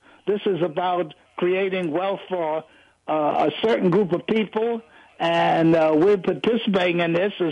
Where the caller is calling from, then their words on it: Brooklyn, New York, United States; David, I'm calling from Brooklyn.